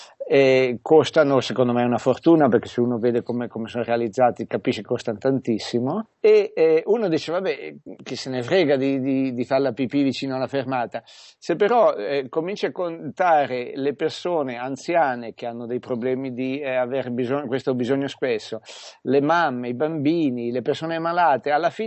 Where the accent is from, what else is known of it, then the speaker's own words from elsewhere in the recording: Milan, Lombardy, Italy; moved away as an adult; now in Zurich, Switzerland; io sono milanese Doc e radiopopolarese Doc da più di 30 anni, però ho appena ricevuto la cittadinanza svizzera e sono abito a Zurigo da 15 anni.